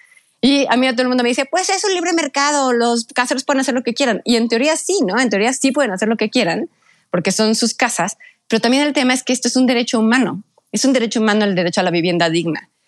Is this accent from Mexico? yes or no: yes; Mexico; para que podamos todos como mexicanos tener un lugar donde vivir